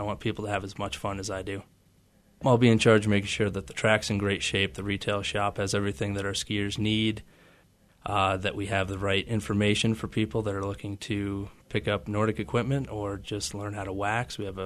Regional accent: Vermont, United States; also born or lived in Montana / New Hampshire; Before that, I'm originally from Vermont, spent some time in Montana, New Hampshire, bounced around a little bit

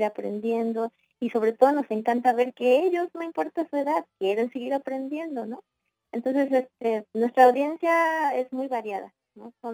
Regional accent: Mexico; now in United States; no soy gringa, soy mexicana, porque yo trato de prevalecer mi cultura mexicana en muchos aspectos, en mi lenguaje, en mi trato. Pero cuando voy a México ya no soy 100% mexicana.

